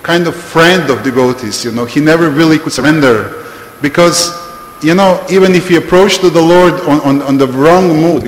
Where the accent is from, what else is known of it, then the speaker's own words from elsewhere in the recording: Serbia; English is a second language; And Serbia, I'm from Serbia, this is old Yugoslavia, this was quite 80s country.